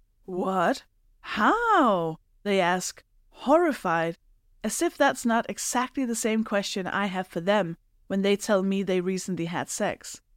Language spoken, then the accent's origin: English; Denmark; now in United Kingdom; And while I grew up in Denmark, I have lived in the UK for long enough